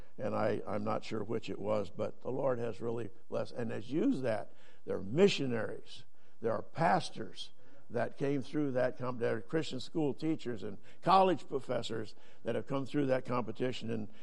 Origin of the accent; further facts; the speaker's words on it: Texas Township, Michigan, United States; born there; I was born in Western Michigan. And they do just like that. They kind of laugh. And then I tell them the rest of the story. When I was born, my family lived in Texas Township outside Kalamazoo, Michigan.